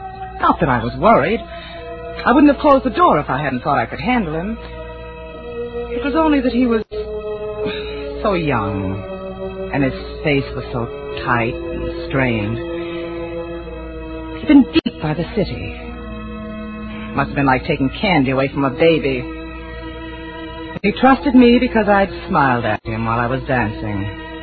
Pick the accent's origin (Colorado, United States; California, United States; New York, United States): New York, United States; Glens Falls; I come from Glen Falls, too.